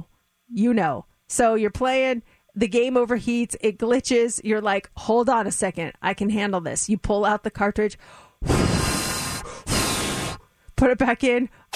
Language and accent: English; Colorado, United States; now in Las Vegas, United States; Okay, so born and raised in Colorado, and big sister to three awesome siblings, mom and dad, very strict.